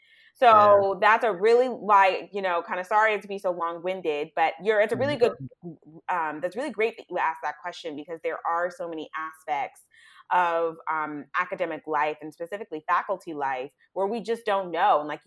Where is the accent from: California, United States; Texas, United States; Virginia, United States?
California, United States; San Diego; I am a Cali girl through and through. Born and raised in San Diego. And I went to University of California, Santa Barbara.